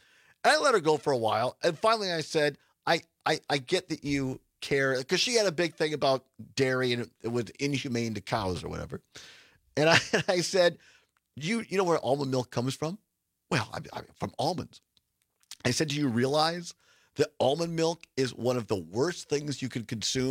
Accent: Wisconsin, United States; And I was just lonesome from Wisconsin.

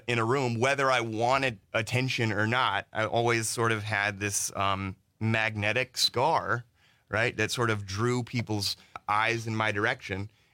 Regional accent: North Carolina, United States; all over my home state of North Carolina to New York and Los Angeles and Canada and a little bit of Europe.

